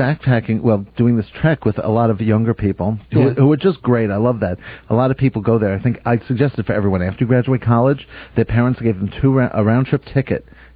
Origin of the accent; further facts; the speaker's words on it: Canada; I think I'm going to go through Vietnam going, I'm Canadian.